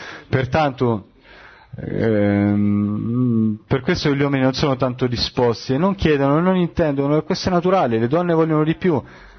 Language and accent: Italian; Rehovot, Central District, Israel; Io sono di Rehovot